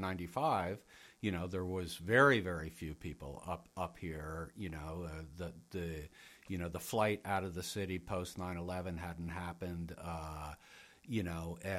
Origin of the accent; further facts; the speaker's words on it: Montgomery, United States; I grew up in Montgomery, you know, which is maybe 30 miles from here. Family had a place at Wolf Lake, which is like 10 miles from here. So it's home for me.